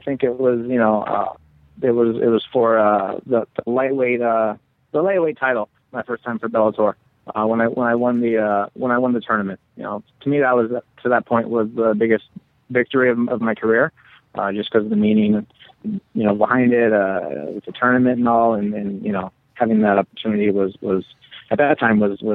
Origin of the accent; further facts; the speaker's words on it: Chicago, Illinois, United States; born there; Back in before I was born in Chicago, he started doing judo back then.